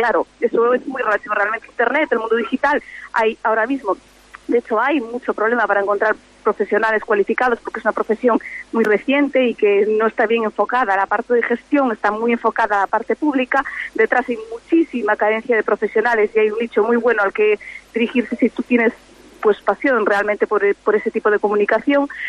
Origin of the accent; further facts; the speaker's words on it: A Pontenova, Galicia, Spain; Soy de Pontenova, sí, correcto, y siempre que puedo vuelvo y me escapo